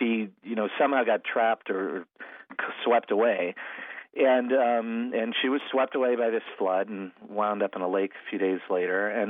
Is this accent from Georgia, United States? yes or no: no; Middletown, Ohio, United States; also born or lived in Columbus; Well, I grew up in Middletown. I was born in Columbus, though, by the way. Lived my first 3 years in Columbus. But I grew up in Middletown